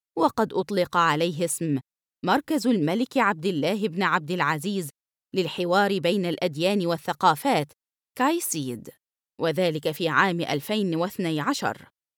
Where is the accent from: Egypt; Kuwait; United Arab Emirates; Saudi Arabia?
Saudi Arabia; Jeddah, Makkah Province; والمحبة لوطني ومدينتي جدة